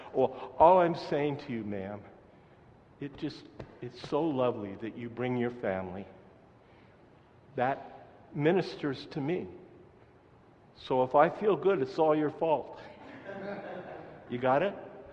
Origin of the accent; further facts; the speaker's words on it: Portland, Oregon, United States; that's quite often because I'm from Portland, Oregon